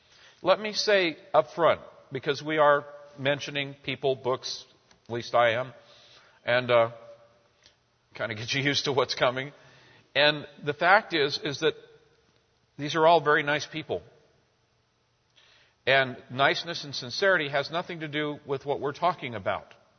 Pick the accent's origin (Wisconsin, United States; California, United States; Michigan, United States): California, United States; I'm from California, and it seems like every other person, including most of your neighbors, thought they were Jesus.